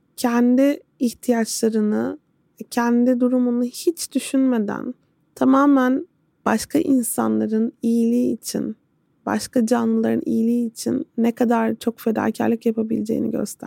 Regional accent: İzmir, Turkey; Ben İzmir Karşıyaka'da büyüdüm. Karşıyaka öyle bir yer ki 40 yıl sonra hala aynı. Benim ilkokulum hala bulunduğu yerde duruyor. Çocukken geçtiğim sokakların hepsi aynı.

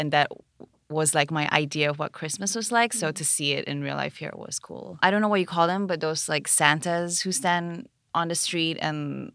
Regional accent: Kuala Lumpur, Malaysia; now in United States; I'm from Malaysia, Kuala Lumpur, Malaysia.

